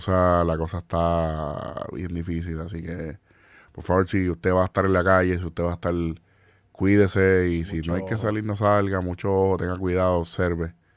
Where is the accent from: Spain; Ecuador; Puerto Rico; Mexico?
Puerto Rico; la unión de la que somos capaces los puertorriqueños cuando nos pasa algo